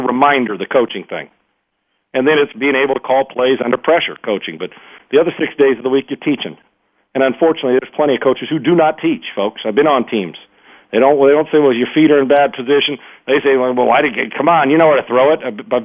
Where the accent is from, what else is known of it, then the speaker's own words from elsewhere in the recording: San Diego, California, United States; And I grew up in San Diego